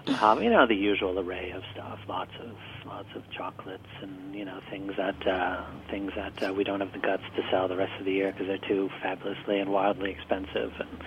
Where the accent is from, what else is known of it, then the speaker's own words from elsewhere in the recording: Midwest, United States; Yes, and I grew up in the Midwest too, as you might know.